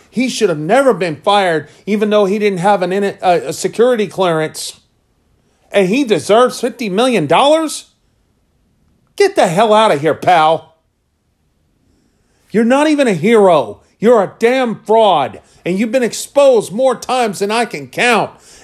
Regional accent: United States; But I'm an American.

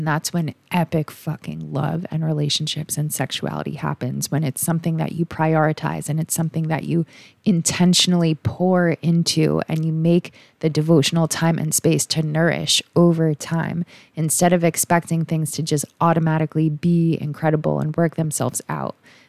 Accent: United States; This is my first in-person offering happening in the US, my home country

